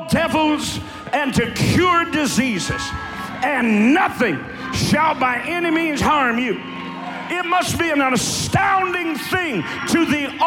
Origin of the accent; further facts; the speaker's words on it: Kentucky, United States; I'm from Eastern Kentucky.